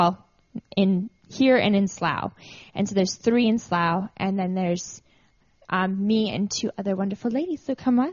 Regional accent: Alberta, Canada; now in United States; I'm from Alberta, Canada, originally. Been living in California for the last 3 years.

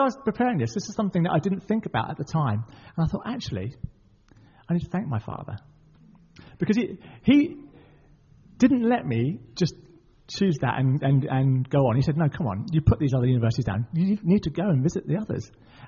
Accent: Middlesbrough, North East England, United Kingdom; born there; And even though I was born in Middlesbrough

